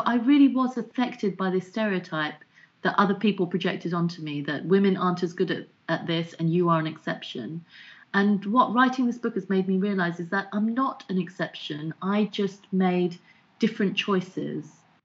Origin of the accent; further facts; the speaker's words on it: London, United Kingdom; I grew up in Southeast London, which is a very racist part of the world in the 80s and 90s.